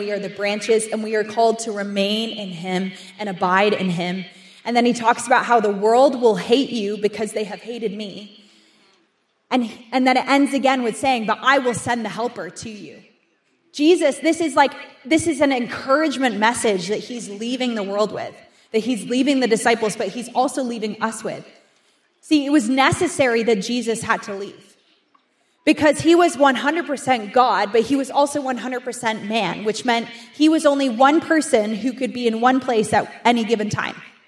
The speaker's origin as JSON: {"language": "English", "town": "Toronto", "region": "Ontario", "country": "Canada", "tie": "born or raised there", "said": "And she knew me from growing up in Toronto."}